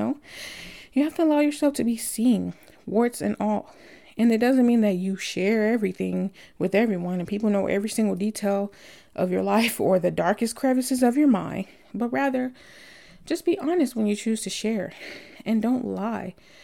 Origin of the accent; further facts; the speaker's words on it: the South, United States; You know, I'm from the South. I like to have my wits about me.